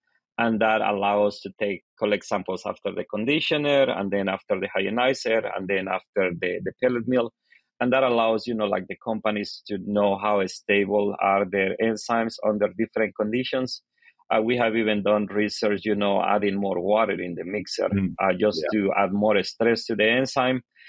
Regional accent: Honduras; English is a second language; moved away as an adult; now in United States; Well, I am from Honduras

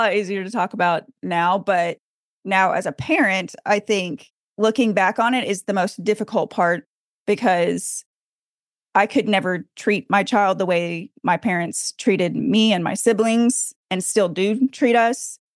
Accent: Arkansas, United States; also born or lived in Portland; I was born in Portland, and then my family moved back to the South and moved to Arkansas. And so that's where I spent my entire childhood.

